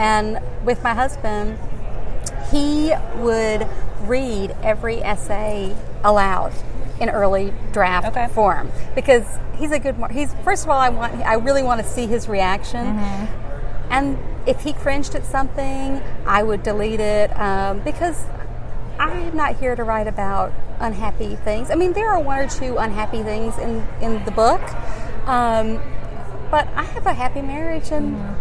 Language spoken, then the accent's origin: English; Alabama, United States; now in New York, United States; And I moved to New York because I wanted to be the only woman in a room of gay men. Because growing up in Alabama, you know, as far as we knew, there were no gay men.